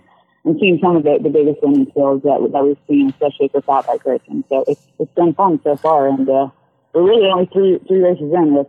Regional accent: Minneapolis, Minnesota, United States; which actually is in Minneapolis, which is pretty much my hometown.

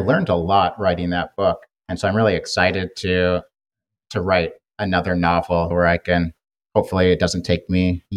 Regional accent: Portland, Oregon, United States; But I grew up near Powell's Books in Portland. We would, in high school, we would skip school and go hang out at Powell's, which is ironic.

